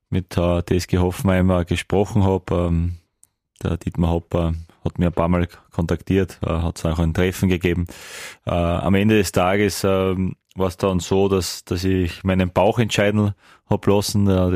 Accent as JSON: {"language": "German", "town": "Graz", "region": "Styria", "country": "Austria", "said": "Ich bin von da, ich bin Steirer"}